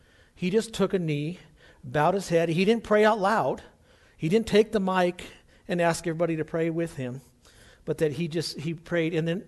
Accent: Oregon, United States; 2 years ago in Portland, Oregon, Oregon is where my home state is.

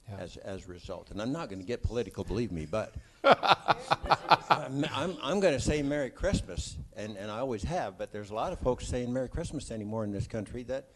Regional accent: United States; I feel encouraged as an American.

